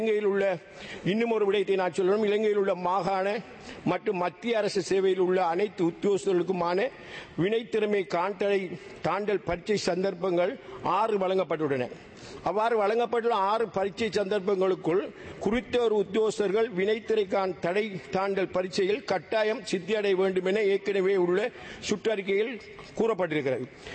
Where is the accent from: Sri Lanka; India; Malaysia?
Sri Lanka; Addalaichenai, Eastern Province; என்னுடைய ஊரை பொறுத்தவரை நான் அட்டாளிச்சேரி பிரதேசத்தைச் சேர்ந்தவன்.